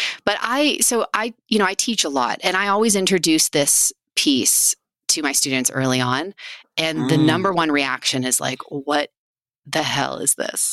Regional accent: Canada; now in United States; I'm Canadian. So a lot of my answers are like Canadian groups.

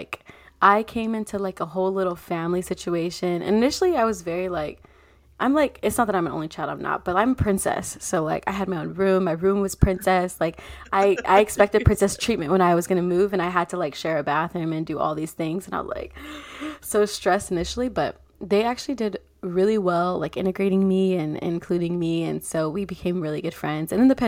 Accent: Cerritos, California, United States; I grew up in Cerritos

